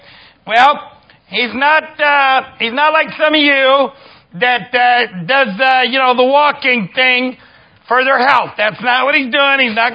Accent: Ireland; That's an Irish proverb. I'm Irish. I can do that.

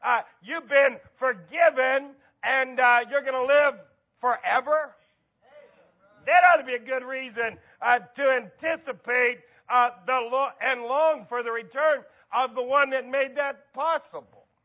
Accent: Ohio, United States; When I was a kid growing up in Ohio in the 60s, I know this is going to, you know, marvel some of you younger in here today.

